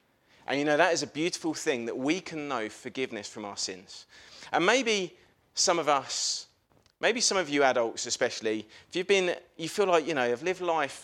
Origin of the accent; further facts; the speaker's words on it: England, United Kingdom; But because I'm English, maybe Welsh people wouldn't say this.